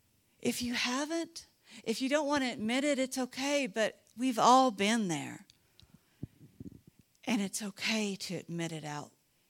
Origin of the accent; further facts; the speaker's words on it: Dallas, Texas, United States; Just want you to know I came from Dallas.